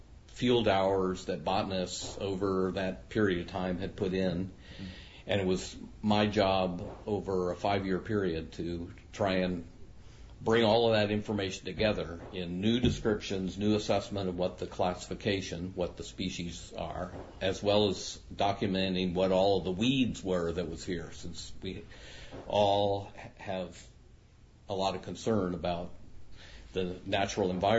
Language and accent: English; New Mexico, United States; I grew up in New Mexico, got my PhD in Missouri